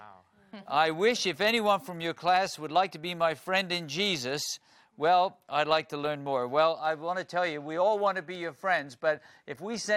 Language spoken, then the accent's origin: English; Bristol, South West England, United Kingdom; In fact, he lives in my hometown where I was born, Bristol.